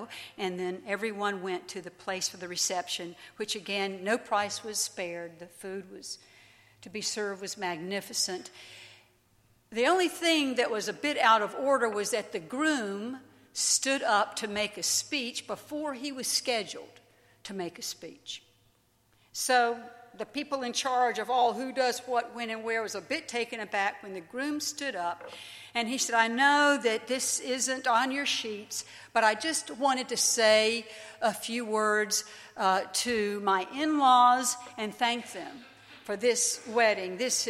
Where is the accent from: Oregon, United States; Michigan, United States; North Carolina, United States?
North Carolina, United States; I'm from North Carolina. I should have told you that earlier.